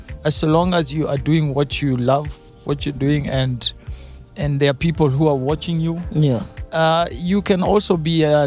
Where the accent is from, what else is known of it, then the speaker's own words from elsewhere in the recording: Kenya; And a lot of people, each time I said I was from Kenya, they were more curious because they would expect me to come from the West African side because it's closer.